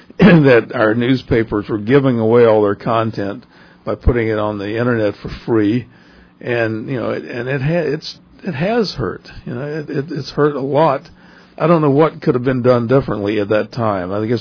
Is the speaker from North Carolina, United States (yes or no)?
yes; Fayetteville, North Carolina, United States; It was my hometown of Fayetteville, North Carolina. When I was a boy, the center of the town was the Market House.